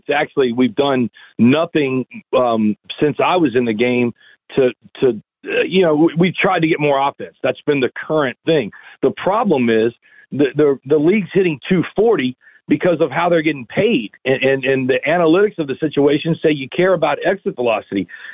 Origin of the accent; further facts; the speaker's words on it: San Diego, California, United States; I grew up in San Diego, Dodgers number one rival.